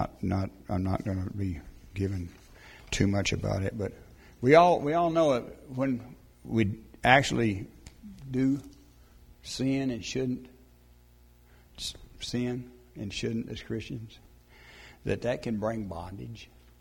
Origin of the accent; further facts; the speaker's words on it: Texas, United States; I come from West Texas, and if a tree was going to grow, it needed to be by the riverbed because it wasn't going to get any water otherwise.